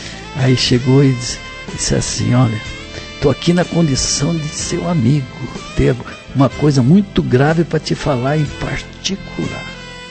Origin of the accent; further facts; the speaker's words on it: Paraná, Brazil; Lá no Paraná também, que é a minha terra, né?